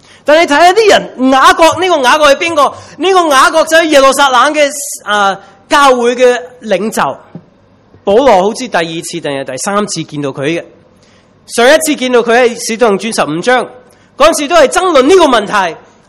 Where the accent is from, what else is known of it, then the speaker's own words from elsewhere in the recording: China; 咁我哋中国人咧，好中意食血系咪啊？